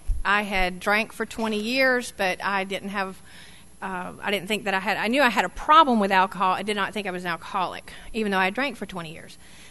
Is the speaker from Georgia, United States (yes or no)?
yes; Alpharetta, Georgia, United States; also born or lived in Duluth, Georgia; And I was born in Duluth, Georgia, grew up in Alpharetta, and my dad, I always say Alpharetta at that time, had two traffic lights, about three cops, and one town drunk